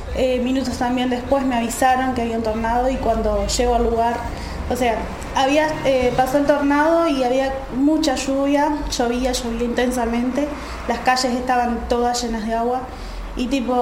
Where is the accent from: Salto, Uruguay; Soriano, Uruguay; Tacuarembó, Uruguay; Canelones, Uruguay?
Soriano, Uruguay; Dolores; now in Montevideo, Uruguay; soy de allá de Dolores y estoy estudiando Ciencias Sociales acá en Montevideo.